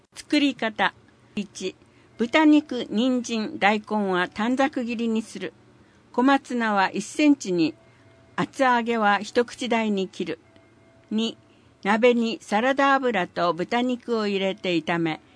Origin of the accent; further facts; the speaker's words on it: Hawaii, United States; Japanese is a second language; now in Japan; 私はハワイ出身ですが、日系コミュニティとの関係がなかったので